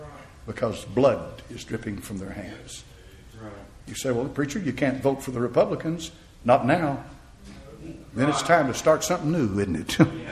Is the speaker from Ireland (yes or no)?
no; United States; I'm not a Confederate. I'm an American citizen.